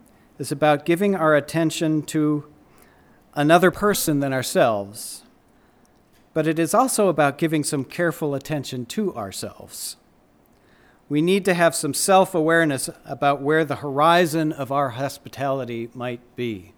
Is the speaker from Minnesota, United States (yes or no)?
yes; Minnesota, United States; I grew up in Minnesota, and early on, I internalized a set of contradictions that seems to me to be particularly Minnesotan.